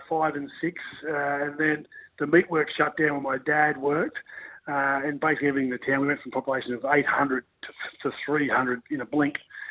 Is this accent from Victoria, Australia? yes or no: no; Wallangarra, Queensland, Australia; also born or lived in New South Wales; yes, I was born in New South Wales. I'm sure Bill may or may not know the story, but I come from the most southern town in Queensland, a little place called Wallangarra, 300 people now.